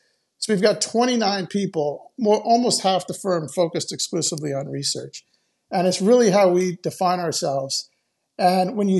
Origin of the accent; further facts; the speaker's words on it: Los Angeles, California, United States; And I grew up here in Los Angeles, and the market opens about 6:30.